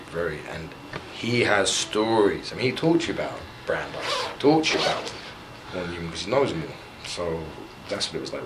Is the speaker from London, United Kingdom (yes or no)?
yes; London, United Kingdom; No, my son lives with his mum and her husband in London, so that's it. I'm a Londoner forever.